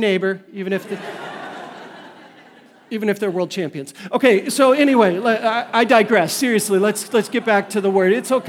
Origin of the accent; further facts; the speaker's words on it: Green Bay, Wisconsin, United States; I grew up in Green Bay, by the way.